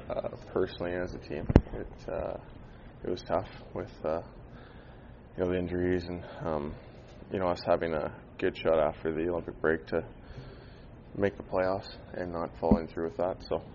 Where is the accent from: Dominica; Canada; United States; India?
Canada; Oh, it's something that, as a Canadian kid, you're well aware of.